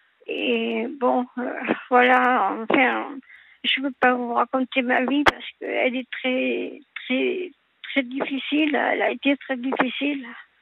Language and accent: French; Nice, Provence-Alpes-Côte d'Azur, France; je suis née à Nice. Je suis niçoise.